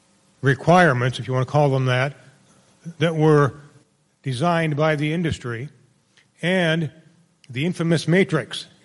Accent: Cedar Rapids, Iowa, United States; I'm an attorney from Cedar Rapids

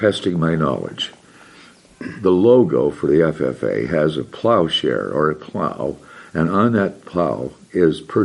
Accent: Story City, Iowa, United States; especially since I'm welcoming all of you to my hometown, Story City, for this road trip.

